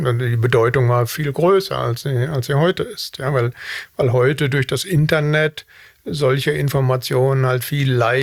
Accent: Wanne-Eickel, North Rhine-Westphalia, Germany; born there

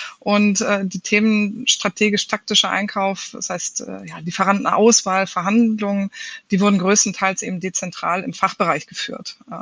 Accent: Baden-Württemberg, Germany; born there; now in Hamburg, Germany; Ich bin, wie man es mir nicht mehr gut anhört, aber immerhin noch, gebürtige Schwäbin, seit 2009, jetzt Wahlhamburgerin

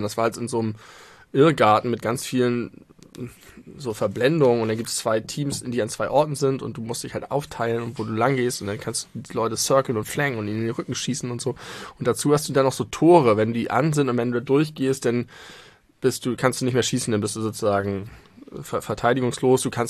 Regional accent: Hamburg, Germany; Ich komme ja auch aus Hamburg, da schnacken wir nicht so lange.

